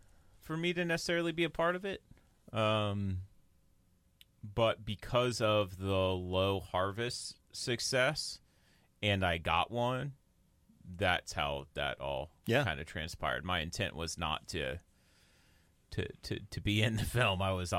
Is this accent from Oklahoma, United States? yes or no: yes; Oklahoma, United States; And for it to be, for me to be a native, you know, born and raised in Oklahoma and get my first mule deer in Oklahoma